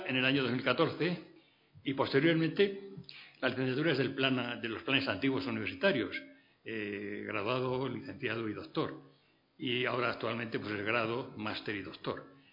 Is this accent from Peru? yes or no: no; Navarre, Spain; descubrí una historia de mi tierra, Navarra, que jamás había conocido